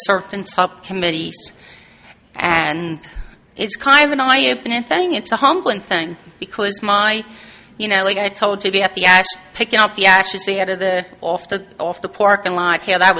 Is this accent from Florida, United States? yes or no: no; Philadelphia, Pennsylvania, United States; But I'm from the Philadelphia region, and we have a regional office where people sell the literature there.